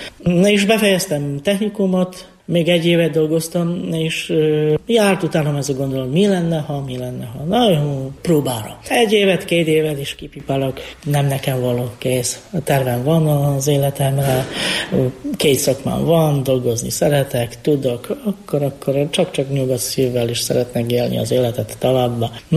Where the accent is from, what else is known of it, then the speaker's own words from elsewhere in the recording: Bielsko-Biała, Silesian Voivodeship, Poland; Hungarian is a second language; now in Hungary; Én déli részből származom, Bielsko-Biała nevű városból. Ez ipari város, 190 ezeren laknak mostanában ebben a városban.